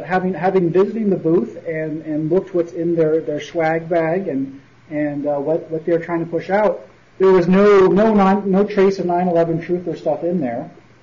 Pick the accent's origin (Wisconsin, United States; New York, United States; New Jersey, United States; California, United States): California, United States; Oakland; And you know, I growing up in Oakland, California, I visited or went to tons of events